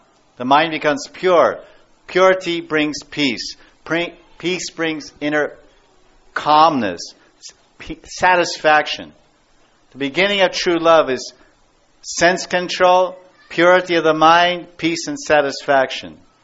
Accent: Los Angeles, California, United States; I'm from Hollywood and you want to go there. I came from Los Angeles, from Hollywood.

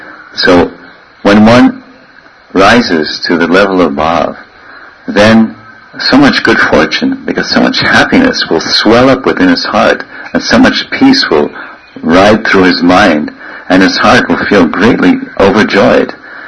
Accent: New York, United States; Another birth in New York. I'm from New York. Or Brooklyn, Bedford Stuy.

